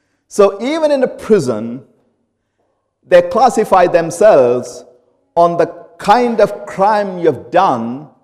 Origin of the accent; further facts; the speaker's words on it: India; Now, I'm from India. We have different way in that part of the world we see people.